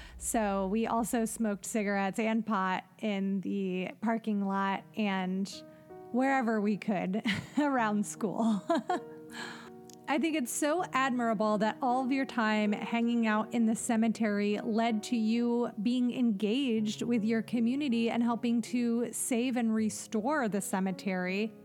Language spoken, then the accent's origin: English; Cleveland, Ohio, United States; I really appreciate this recommendation, as I grew up in Cleveland, but my paternal side of my family is from Cincinnati.